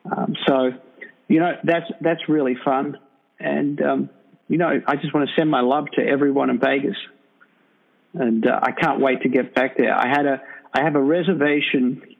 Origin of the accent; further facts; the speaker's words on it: Australia; I'm from Australia.